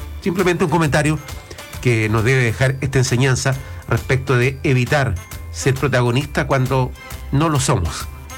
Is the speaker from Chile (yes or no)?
yes; Chile; como, primero, sudamericanos, como chilenos y chilenas